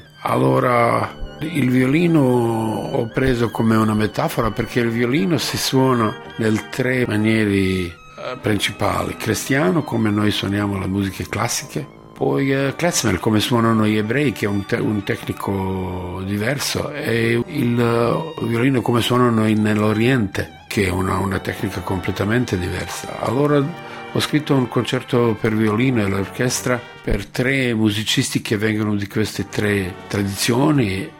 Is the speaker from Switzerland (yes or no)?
no; Sarajevo, Federation of Bosnia and Herzegovina, Bosnia & Herzegovina; Italian is a second language; Vengo da Sarajevo, allora porto questa musica che viene dalla frontiera